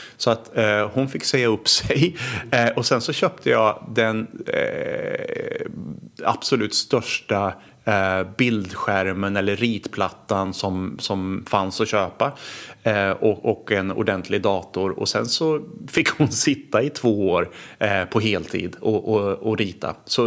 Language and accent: Swedish; Warsaw, Masovian Voivodeship, Poland; now in Sweden; Så att jag jobbade en vecka här i Sverige i Stockholmstrakten. Och sen så åkte jag tillbaks till Warszawa och var hemma i Warszawa i en eller två veckor. Och sen så tillbaks till Stockholm, så jag pendlade under de två åren